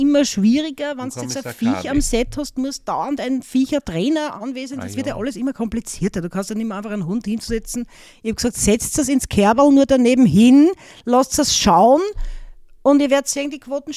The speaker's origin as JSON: {"language": "German", "town": "Linz", "region": "Upper Austria", "country": "Austria", "said": "Ich bin ja aus Linz"}